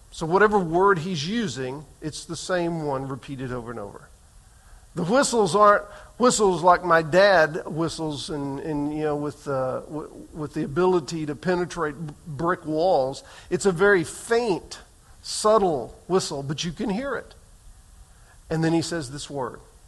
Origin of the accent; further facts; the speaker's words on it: Texas, United States; I grew up in East Texas, and that was cattle country.